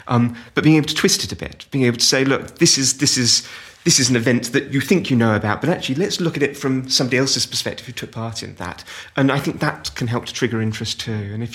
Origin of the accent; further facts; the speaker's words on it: United Kingdom; I'd kind of accumulated growing up in Britain